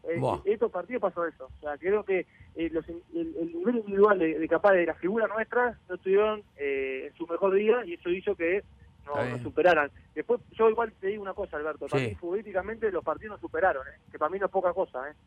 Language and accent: Spanish; Uruguay; como uruguayo me encanta